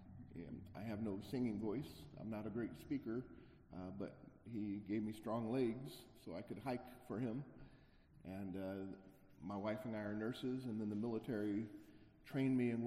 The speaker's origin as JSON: {"language": "English", "region": "Missouri", "country": "United States", "tie": "born or raised there", "said": "I grew up in Missouri. I suppose I'd be what you would call a hillbilly."}